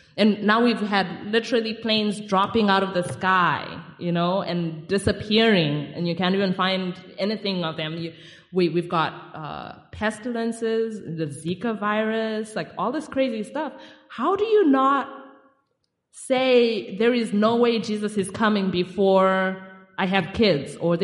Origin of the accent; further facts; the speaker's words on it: Zimbabwe; P.S., I'm from Zimbabwe. Like, we had no problem with Y2K.